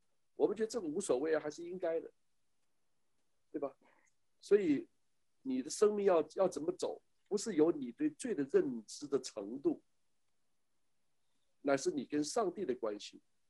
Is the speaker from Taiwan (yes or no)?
no; China; 我心想你们才是怪物，我们中国人，中国是大国，挪威是小国。